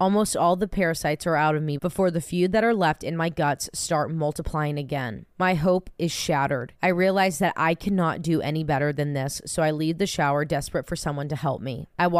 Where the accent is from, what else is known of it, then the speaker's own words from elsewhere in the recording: United States; now in Paris, France; I'm an American living in Paris with my French husband.